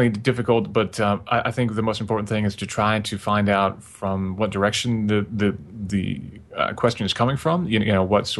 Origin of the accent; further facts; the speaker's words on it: Vermont, United States; No, I mean, growing up in Vermont, if you don't get somebody pregnant before you're 15 and work at the gas station, then you've done pretty good for yourself.